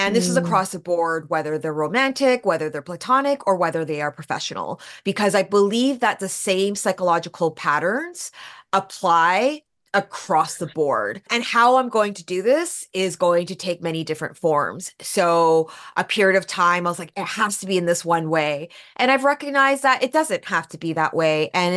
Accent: Vancouver, British Columbia, Canada; also born or lived in New York; And yeah, I moved back here to my hometown of Vancouver and it's been great.

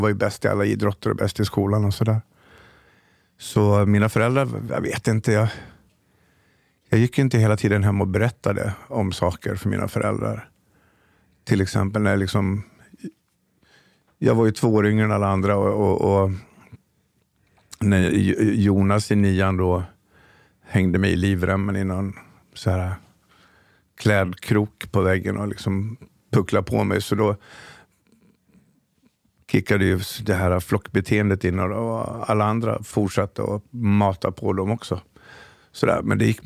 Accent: Dalarna County, Sweden; born or raised there

